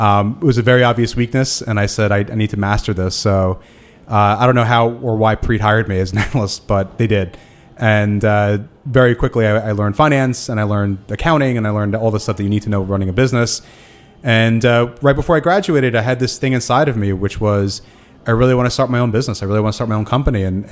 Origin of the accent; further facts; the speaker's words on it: New York City, New York, United States; especially growing up in New York, getting to a bunch of restaurants in Brooklyn and the city.